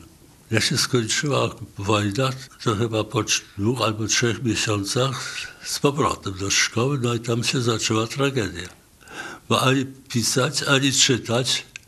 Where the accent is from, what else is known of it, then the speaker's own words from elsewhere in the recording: Gdynia, Pomeranian Voivodeship, Poland; born there; Urodziłem się w Gdyni w 1936 roku. Gdynia miała w ten czas już 10 lat, czyli jestem o 10 lat młodszy od Gdyni.